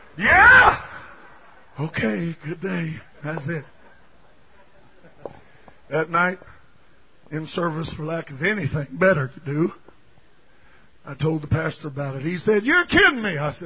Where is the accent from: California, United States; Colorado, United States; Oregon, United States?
Colorado, United States; I was born and raised in Colorado. I spent some time in Colorado.